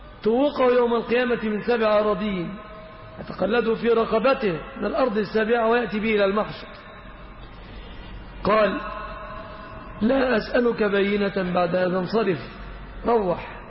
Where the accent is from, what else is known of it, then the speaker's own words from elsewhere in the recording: Egypt; في بلادنا مصر